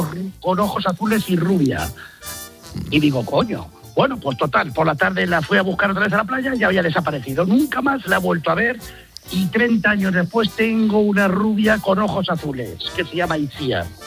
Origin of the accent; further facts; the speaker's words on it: Albacete, Castilla-La Mancha, Spain; yo era jovencillo, yo soy de Albacete, y me fui